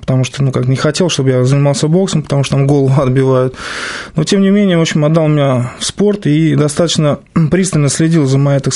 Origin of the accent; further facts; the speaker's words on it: Moscow, Russia; Город Москва.